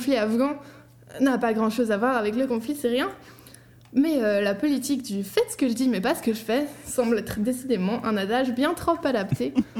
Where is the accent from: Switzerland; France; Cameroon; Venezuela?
Switzerland; D'ailleurs, je suis Suisse où je ne suis plus.